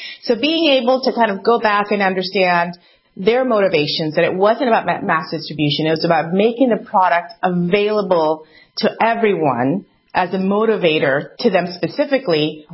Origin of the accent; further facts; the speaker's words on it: United States; also born or lived in Europe / Asia; Growing up in America, I never felt 100% American for one ever reason or the other.